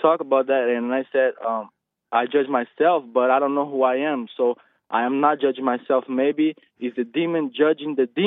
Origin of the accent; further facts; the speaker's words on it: Brazil; I'm not even from America. I'm from Brazil. It's a different culture, a different world.